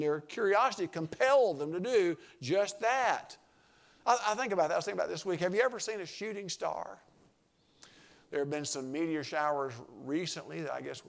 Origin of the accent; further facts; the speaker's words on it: Sandy Springs, United States; I grew up in Sandy Springs, and on a good day, there might have been 500 people that lived in Sandy Springs. Very rural area, no streetlights.